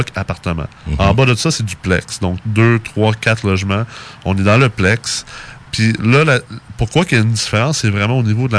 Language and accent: French; United States; moi, j'ai grandi aux États-Unis, donc je connais très bien quand même le marché.